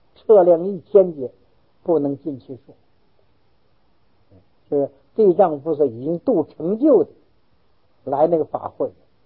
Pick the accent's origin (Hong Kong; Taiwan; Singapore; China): Taiwan; 再想到哦，我们中华民国，再我们中国人